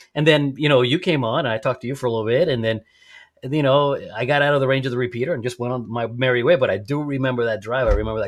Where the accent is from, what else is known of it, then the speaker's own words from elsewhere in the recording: Arecibo, Puerto Rico; The Golden Knights made a parachute jump into my hometown. I lived in Arecibo, Puerto Rico